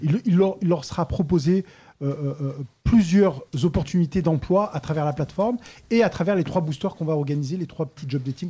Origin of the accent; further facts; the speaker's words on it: Marseille, Provence-Alpes-Côte d'Azur, France; je viens des quartiers de Saint-Barthélemy, c'est parce que je suis basané